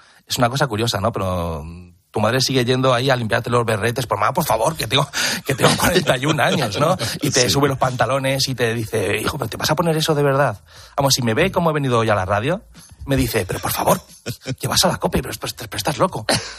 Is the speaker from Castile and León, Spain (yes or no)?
yes; Ávila, Castile and León, Spain; todos mis colegas de mi ciudad, que yo soy de Ávila, pues todos mis colegas son raperos